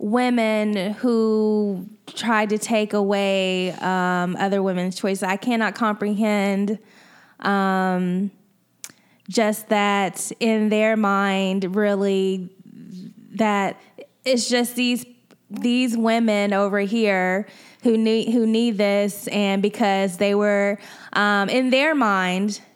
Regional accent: Ohio, United States; the state of Ohio, my home state, is being sued for how they fund special education

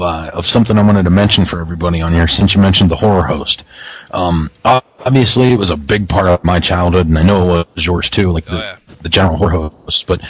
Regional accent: Pittsburgh, Pennsylvania, United States; I'm from Pittsburgh

